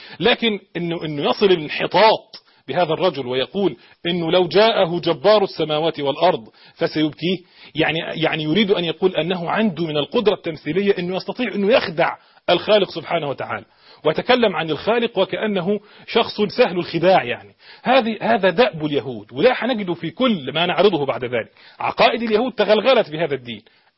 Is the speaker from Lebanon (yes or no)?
no; Egypt; أنا رجل مصري وأنا بطبيعتي مولع بالتفصيلات